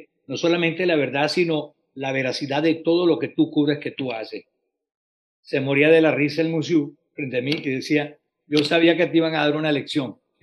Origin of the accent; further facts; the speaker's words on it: Caracas, Capital District, Venezuela; born there; hijo de gocho es gocho. Nací en Caracas, hijo de padres andinos de Mérida específicamente.